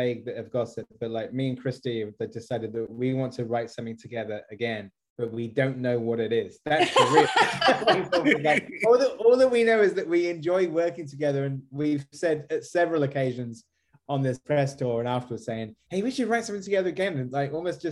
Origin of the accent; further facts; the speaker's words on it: United Kingdom; we both have brown hair and we're both British and we both have the same surname.